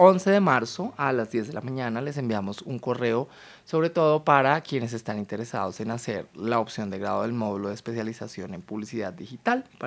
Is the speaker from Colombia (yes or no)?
yes; Colombia; como buenos colombianos, pues nos gusta dejar todo para lo último